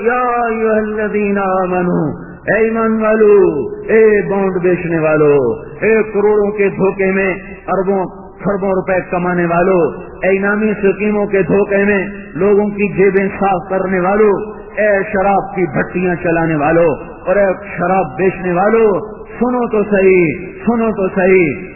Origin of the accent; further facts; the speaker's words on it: Tulamba, Punjab, Pakistan; ہماری جماعت تھی میرے اپنے علاقے میں تلمبے میں